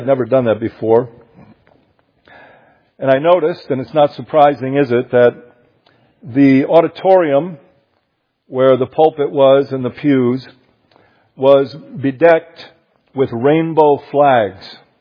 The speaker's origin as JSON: {"language": "English", "town": "Grand Rapids", "region": "Michigan", "country": "United States", "tie": "born or raised there", "said": "I grew up in Grand Rapids, Michigan."}